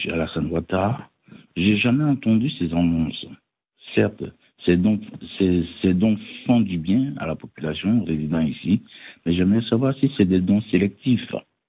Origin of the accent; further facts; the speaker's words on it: Côte d’Ivoire; now in France; Je suis ivoirien vivant en France.